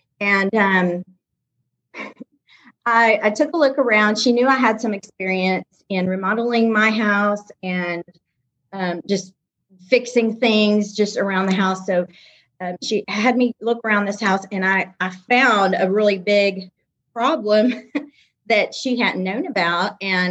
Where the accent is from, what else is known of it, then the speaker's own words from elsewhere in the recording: Houston, Texas, United States; now in Huntsville, United States; Okay, so I live in Huntsville, Alabama. I'm from Houston, Texas, actually South Houston, Texas. And we moved here about 12 years ago.